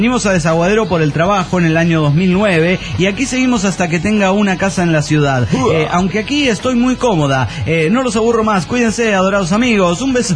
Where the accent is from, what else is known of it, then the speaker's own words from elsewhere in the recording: Mexico City, Mexico; del DF Mexicano.